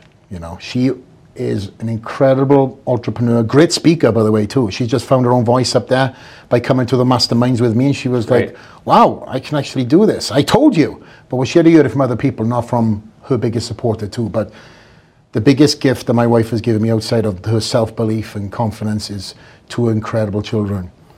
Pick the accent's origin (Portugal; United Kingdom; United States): United Kingdom; Wales; So me, obviously, being Welsh, I don't know if the viewers know that already.